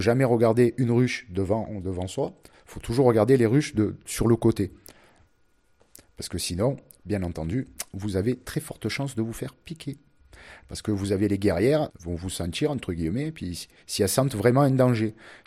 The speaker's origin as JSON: {"language": "French", "region": "Southern France", "country": "France", "said": "moi je suis du Midi, on va généralement sur le plateau de Valensole"}